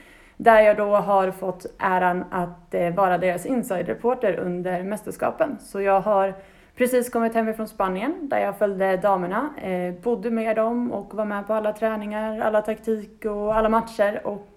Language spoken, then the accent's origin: Swedish; Uppsala, Uppsala County, Sweden; moved away; Jag är från Uppsala och har nu bott här i snart 7 år i sommar.